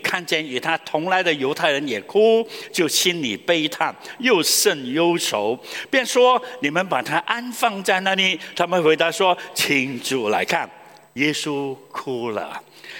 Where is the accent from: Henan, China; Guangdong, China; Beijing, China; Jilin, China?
Guangdong, China; 我们广东人说什么